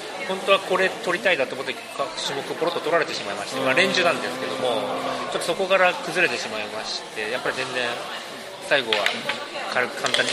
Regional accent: Ibaraki, Japan; 茨城から来ました

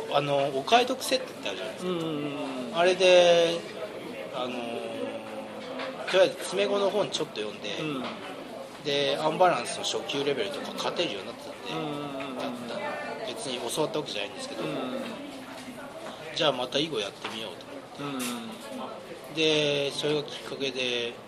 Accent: Niigata, Japan; 新潟から来ました、

